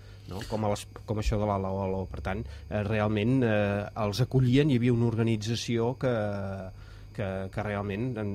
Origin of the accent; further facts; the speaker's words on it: Figueres, Catalonia, Spain; jo soc de Figueres